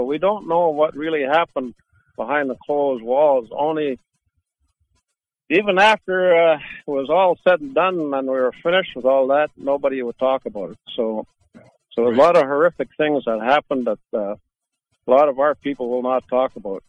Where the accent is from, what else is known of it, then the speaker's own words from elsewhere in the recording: Hazelton, British Columbia, Canada; I'm from Gitxsan Nation, St. Hazelton, British Columbia, northern BC, by Smithers and Highway 16.